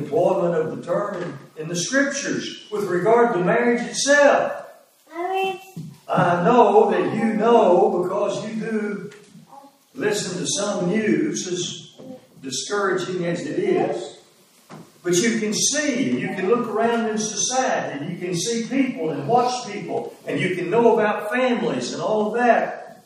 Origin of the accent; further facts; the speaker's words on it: United States; When I was growing up in America, it still was.